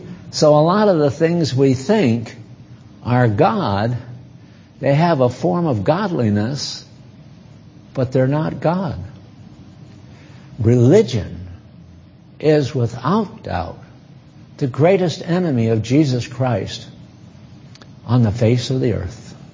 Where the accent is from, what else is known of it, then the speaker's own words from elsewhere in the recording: New England, United States; well, I come from New England, and I think of Maine and Vermont and New Hampshire and Massachusetts as being the real stuff.